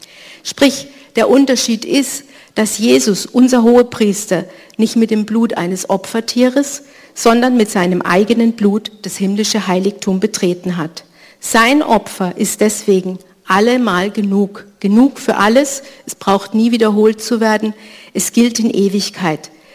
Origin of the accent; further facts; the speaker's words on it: Munich, Bavaria, Germany; Karfreitag, ich bin ja in München aufgewachsen